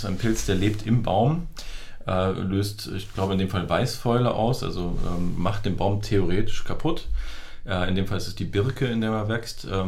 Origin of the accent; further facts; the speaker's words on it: Kassel, Hesse, Germany; born there; mein gebürtig komme ich aus Kassel